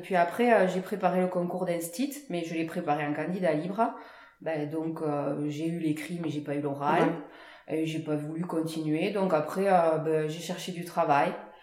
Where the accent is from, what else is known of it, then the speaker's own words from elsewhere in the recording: Millau, Occitanie, France; Alors moi, je suis née à Millau, donc j'ai une enfance à la ville, quoi, petite oui. ville, hein, on reste quand même dans du rural.